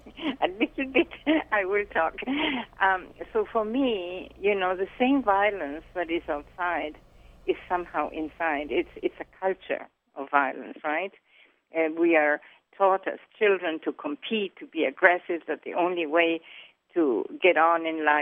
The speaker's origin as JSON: {"language": "English", "country": "Argentina", "tie": "born or raised there", "said": "I know from my own history, you know, like growing up in Argentina and going through the dirty war, what we call there."}